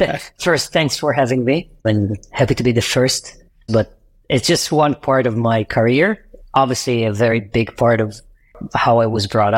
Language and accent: English; Israel; I'm from Israel.